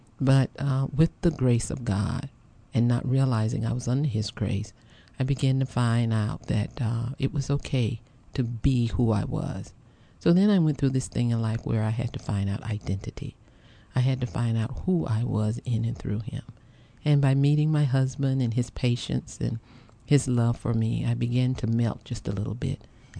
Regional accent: Hamlet, North Carolina, United States; I grew up in Hamlet, North Carolina. That's about 100 miles from Fayetteville, North Carolina, Fort Bragg.

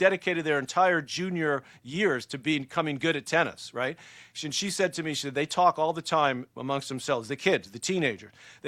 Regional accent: New York City, New York, United States; they put us in the best, you know, private school that they could, where we grew up in the New York City area.

